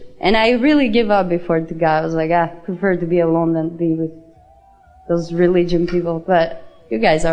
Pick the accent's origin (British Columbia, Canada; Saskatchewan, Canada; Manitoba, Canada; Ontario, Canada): British Columbia, Canada; Vancouver; from Vancouver.